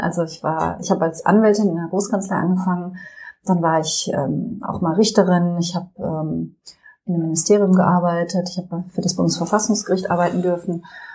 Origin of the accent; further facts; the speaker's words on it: Cologne, North Rhine-Westphalia, Germany; ich bin geboren und aufgewachsen in Köln, in einer politisch interessierten Familie, aber nicht parteipolitisch gebunden. Und also mein Vater war Journalist